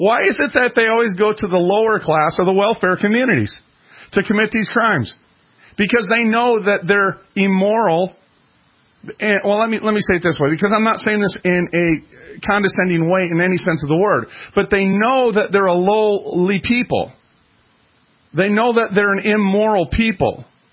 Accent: Minneapolis, Minnesota, United States; I'm from North Minneapolis. That would be the hood.

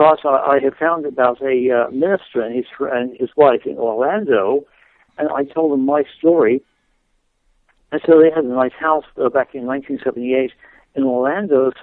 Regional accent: England, United Kingdom; I grew up in South England

